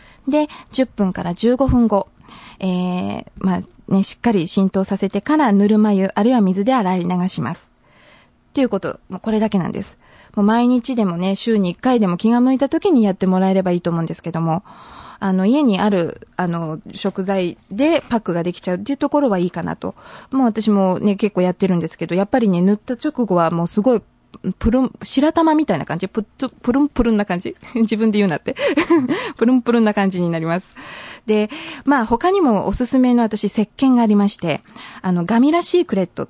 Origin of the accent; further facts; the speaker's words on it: Hamamatsu, Shizuoka, Japan; 私のふるさと浜松でこのラジオ聞いてくれてる皆さんもいらっしゃると思うのでお知らせします